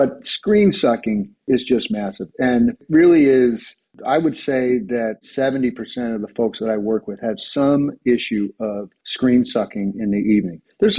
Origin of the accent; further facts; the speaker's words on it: New Jersey, United States; I'm from New Jersey